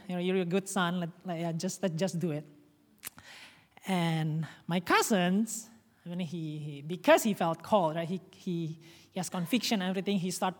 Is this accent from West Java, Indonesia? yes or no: yes; Bandung, West Java, Indonesia; My aunt still lives in Bandung because we are from Bandung.